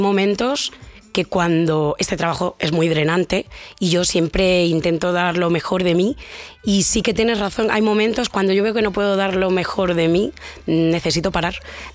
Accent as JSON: {"language": "Spanish", "region": "Castilla-La Mancha", "country": "Spain", "said": "Todos mis antepasados son manchegos, como sabe todo el mundo en Europa y el mundo, porque ya soy la manchega."}